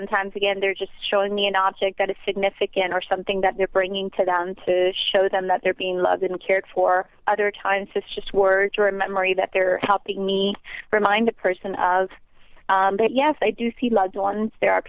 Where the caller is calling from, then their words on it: Clearwater, Florida, United States; Actually, I'm here in Clearwater.